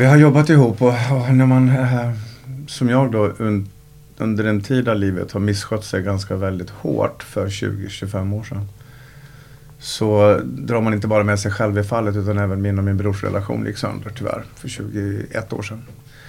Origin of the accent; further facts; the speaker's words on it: Falun, Dalarna County, Sweden; accent: Dala dialect; Jag är uppväxt i Falun av föräldrar från Mora. Övre medelklass, förort, villa förort i Falun.